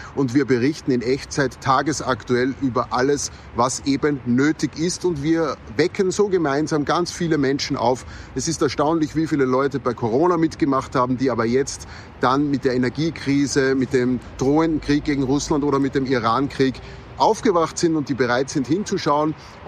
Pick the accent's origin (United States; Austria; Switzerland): Austria; Upper Austria; wenn wir am 9. Mai in meiner Heimat Oberösterreich zusammenkommen